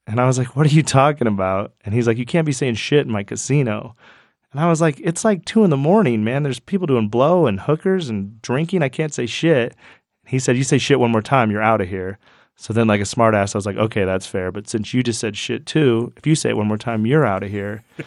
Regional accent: Wyoming, United States; And I was like, "I'm from Wyoming, sir."

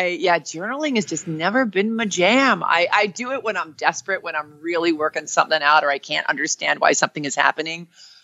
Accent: New York, United States; And I'm from New York. I'm impatient.

